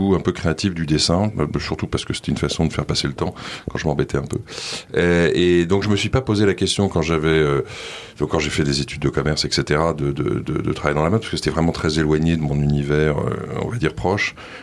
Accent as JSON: {"language": "French", "town": "Paris", "region": "Île-de-France", "country": "France", "tie": "born or raised there", "also_born_or_lived": "United States", "said": "j'ai grandi à Paris, j'ai fait mes études... à Paris, et puis ensuite en Belgique, et puis ensuite je suis parti aux États-Unis pour faire mes études aux États-Unis."}